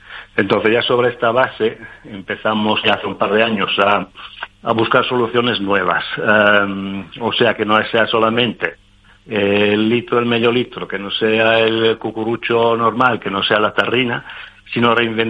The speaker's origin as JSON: {"language": "Spanish", "country": "Italy", "lives_now": "Madrid, Spain", "said": "yo soy italiano, por supuesto, por el nombre lo habrás entendido."}